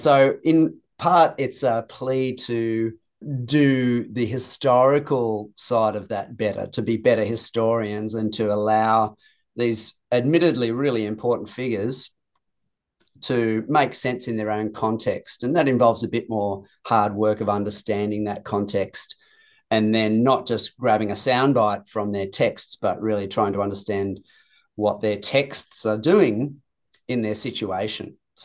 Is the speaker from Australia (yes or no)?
yes; Australia; I think I was raised in Christian circles where that was a hot issue. And you're probably aware that at least one of the creationist organizations found its beginnings here in Australia.